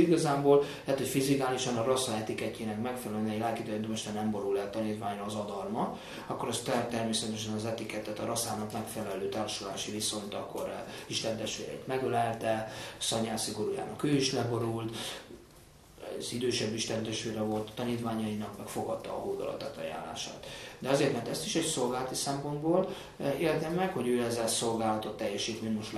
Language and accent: Hungarian; India; mert én mégiscsak indiai vagyok